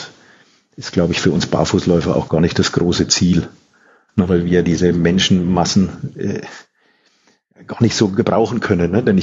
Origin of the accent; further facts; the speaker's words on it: Schweinfurt, Bavaria, Germany; ich komme ja aus Franken, also direkt aus Schweinfurt